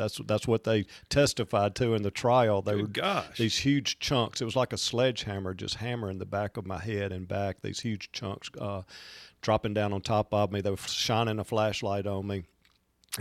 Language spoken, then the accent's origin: English; Roanoke, Alabama, United States; also born or lived in Florence; now in Birmingham, United States; So, but I grew up in Roanoke, little East Alabama town.